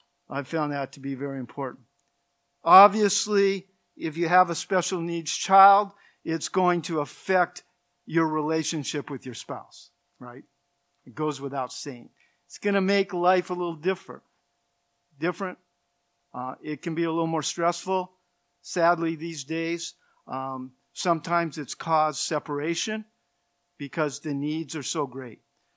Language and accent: English; California, United States; Now, my wife and I, we're from Southern California. We're up here by ourselves. Our family is in Southern California.